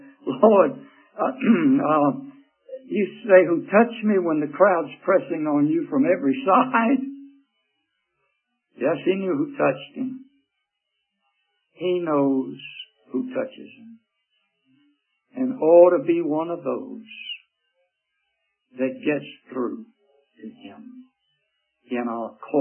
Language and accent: English; Augusta, Georgia, United States; I was brought up in Augusta, Georgia